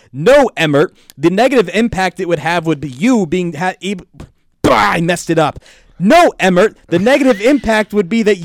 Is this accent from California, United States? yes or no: yes; California, United States; My home state of California is trying to do a good thing